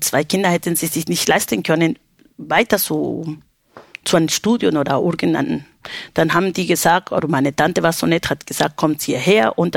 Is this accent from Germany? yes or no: no; Lima, Peru; Ich komme aus Lima